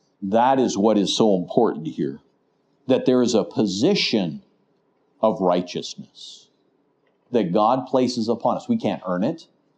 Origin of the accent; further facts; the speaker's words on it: Canada; I'm thankful that I'm a Canadian, but more importantly than that, I'm a child of God.